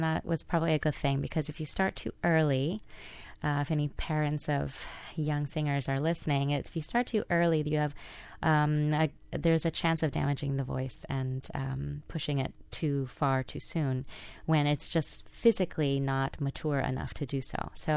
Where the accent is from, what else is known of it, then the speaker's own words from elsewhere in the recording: Pasadena, California, United States; I was about 10 years old growing up in Pasadena, California, and I was involved in the Los Angeles Children's Chorus